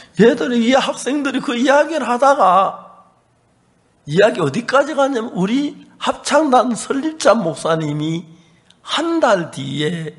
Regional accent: South Korea; 우리는요 한국에서 왔는데요

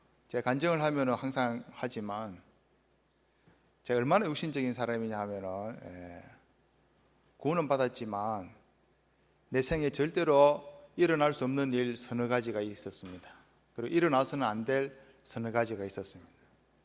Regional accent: Geochang, South Gyeongsang, South Korea; 제 고향이 경남 거창 가조인데, 거창도 깡촌이지만 가조는 더 깡촌인

